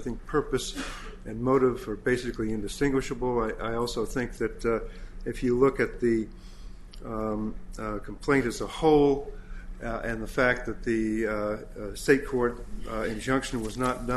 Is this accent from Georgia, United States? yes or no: yes; Georgia, United States; I'm from Georgia, and if, for example, a member of the KKK firebombed a school